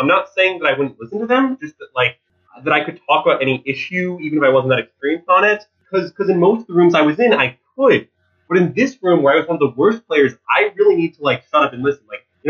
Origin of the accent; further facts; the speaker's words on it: Ann Arbor, Michigan, United States; So I'm from Ann Arbor, Michigan. That's where I like grew up, and that's where I live now. But I went to college in Minnesota